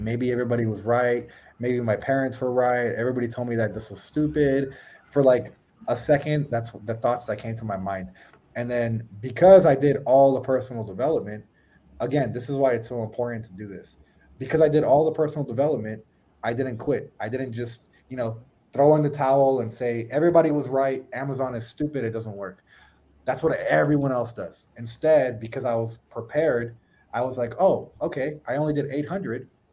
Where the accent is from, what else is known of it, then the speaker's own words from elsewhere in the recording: United States; born there; I was born in America. I had everything handed to me.